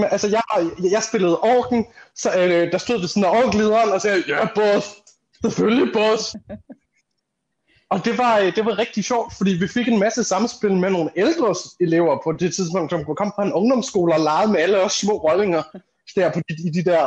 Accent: Aarhus, Central Denmark Region, Denmark; Jeg er oprindeligt fra Aarhus, ikke?

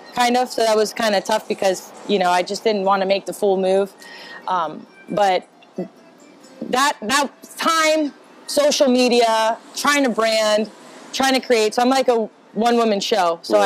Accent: Tarpon Springs, Florida, United States; So, I'm born and raised in Tarpon Springs.

